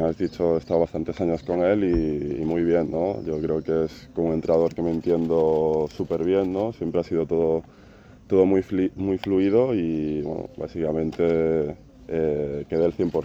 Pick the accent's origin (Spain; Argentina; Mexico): Spain; Galicia; yo también soy de Galicia y ya hemos estado unos días en Coruña